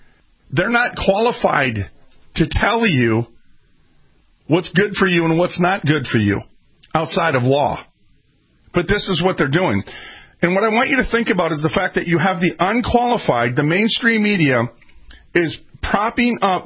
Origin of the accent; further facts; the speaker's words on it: United States; And just keep in mind, we're American babies here.